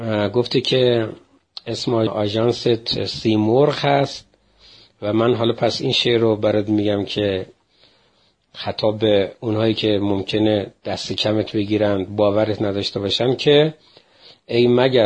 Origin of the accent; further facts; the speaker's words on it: Khomeini Shahr, Isfahan, Iran; چه واسه همین بچه خمینی شهر خودمون حداقل بشنون